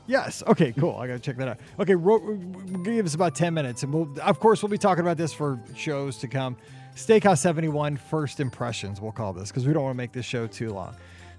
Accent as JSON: {"language": "English", "region": "Missouri", "country": "United States", "said": "I'm just saying I'm not good at art. I'm from Missouri."}